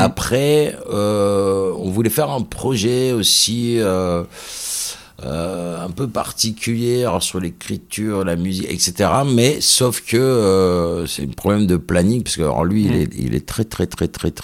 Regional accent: Nouvelle-Aquitaine, France; nous on a grandi au Pays Basque, on a des attaches basques assez prononcées du côté de Saint-Jean-Pied-de-Port, de Garassi, et aussi j'ai la famille dans les Landes

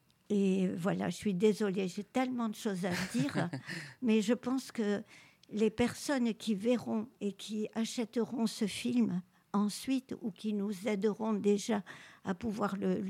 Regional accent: Dax, Nouvelle-Aquitaine, France; parce que on est de Dax, on est des environs

